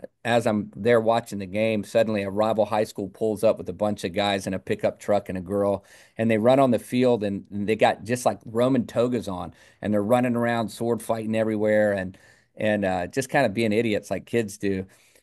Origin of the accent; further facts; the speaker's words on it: Virginia, United States; because I grew up in Virginia where you can throw a rock and hit three churches by accident.